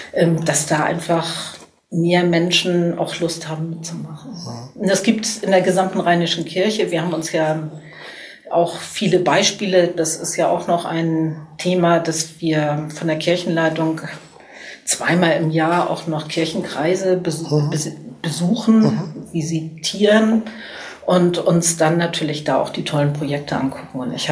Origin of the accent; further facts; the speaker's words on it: Cologne, North Rhine-Westphalia, Germany; Und ich bin natürlich stolz als Kölnerin